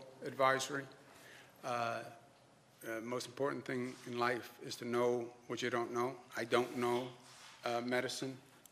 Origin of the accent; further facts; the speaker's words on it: New York, United States; I'm a New Yorker born and bred. I'm New York tough.